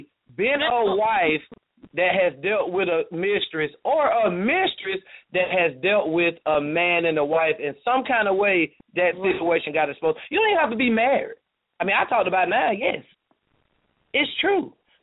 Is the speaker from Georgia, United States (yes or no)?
yes; Macon, Georgia, United States; and I'm from Macon. I got folks in Sparta, which is smaller than Macon.